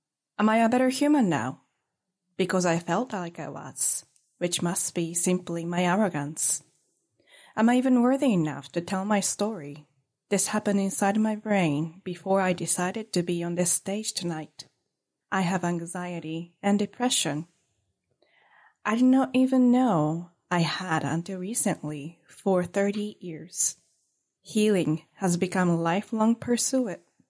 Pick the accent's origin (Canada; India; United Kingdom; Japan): Japan; English is a second language; After a while, I finally feel safe to tell about my past and how I grew up in Japan.